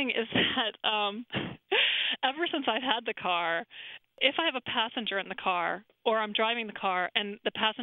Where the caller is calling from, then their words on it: Washington, District of Columbia, United States; I'm calling from Washington, D.C.